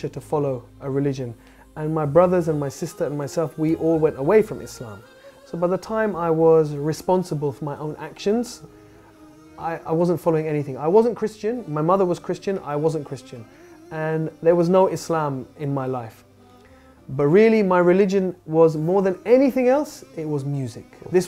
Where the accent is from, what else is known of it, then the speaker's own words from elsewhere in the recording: London, United Kingdom; I was born here in London. In fact, only a few hundred meters from here. I've always lived in London all my life. My father came here from India in the 1940s, but his family were originally from Hijaz area of Arabia. But my mother's family are Irish.